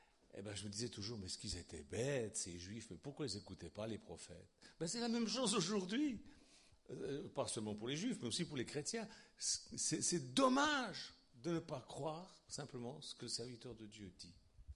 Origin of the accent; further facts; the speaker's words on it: Switzerland; Alors moi, je me rappelle quand j'étais gamin à l'école en Suisse